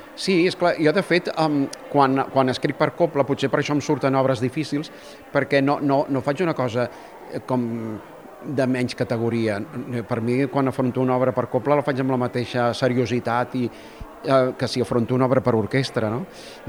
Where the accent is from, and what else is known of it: Catalonia, Spain